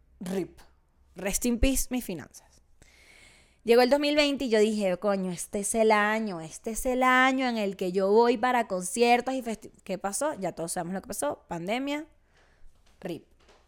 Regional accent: Venezuela; accent: Venezuelan; Yo soy venezolana. Ajá, por si no notaron el acento.

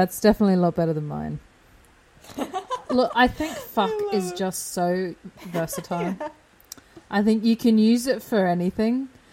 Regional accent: England, United Kingdom; As an Englishman, it's awful.

